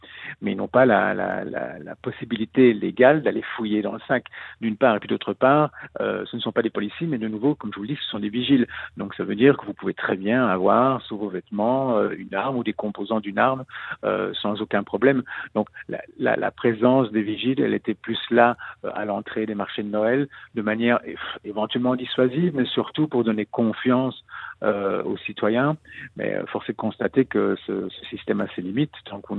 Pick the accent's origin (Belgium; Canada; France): Belgium; On a espéré d'autant plus que nous sommes Belges et qu'on a vécu déjà la terreur 2 fois ces 3 dernières années.